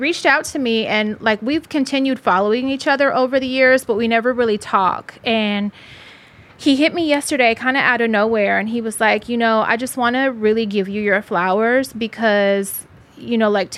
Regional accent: Richmond, California, United States; I am from Richmond, California, but lived there my entire life.

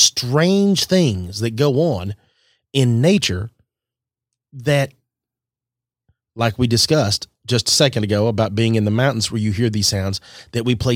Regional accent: Texas, United States; I had a dog when I was a child, when I grew up out in West Texas

